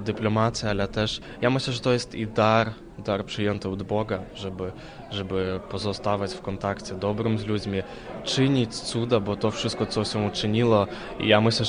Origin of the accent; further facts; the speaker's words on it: Vilnius, Vilnius County, Lithuania; Ja jestem z Wilna, chodziłem zawsze do polskiej szkoły i na co dzień rozmawiamy z rodziną po polsku.